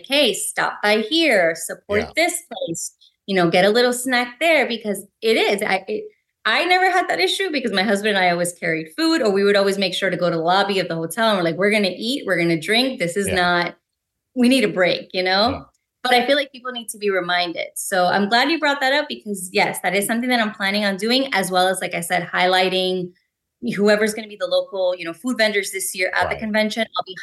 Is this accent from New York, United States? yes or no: yes; New York, United States; now in Miami, United States; Like I'm originally from New York and I feel like in New York, there's a lot more of that sort of sense of community